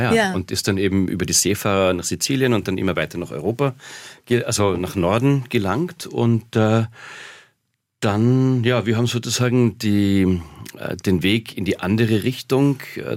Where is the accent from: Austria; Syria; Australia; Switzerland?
Austria; weil zumindest bei uns in Österreich die Sender